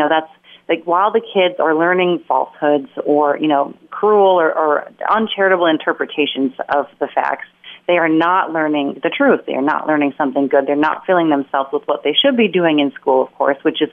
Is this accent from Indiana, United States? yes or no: yes; Indiana, United States; A radio host in Indiana, my home state, posted pictures from a friend